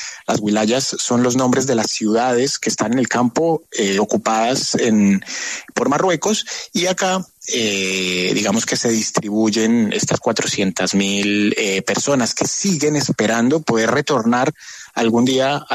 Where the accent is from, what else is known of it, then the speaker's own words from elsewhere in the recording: Bogotá, Colombia; yo también soy de Bogotá.